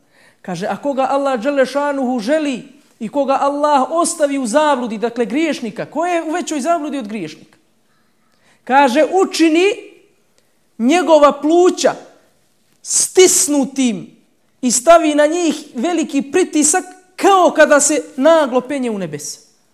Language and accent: Bosnian; Bosnia & Herzegovina; Ako se iko ikad pitao od vas, a sigurno jeste, svi potičemo iz Bosne i Hercegovine. I svima nam je matica Bosna i Hercegovina.